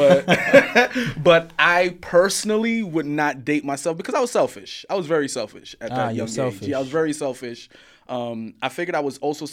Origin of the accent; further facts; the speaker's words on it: Brooklyn, New York, United States; I grew up in Coney Island, Brooklyn, Coney Island. That shit's the hood, my guy.